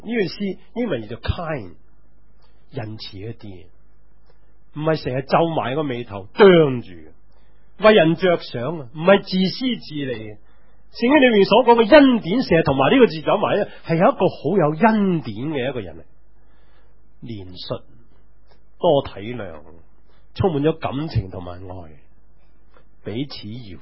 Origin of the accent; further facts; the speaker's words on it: China; 但系我哋中国人父母就好兴，呢啲叫谦虚佢哋。